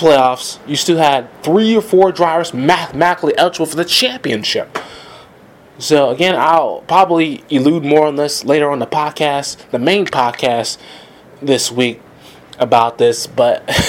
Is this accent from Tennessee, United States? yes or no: no; Georgia, United States; Chase is going to be my next man, because he is from Georgia, and I'm from Georgia as well.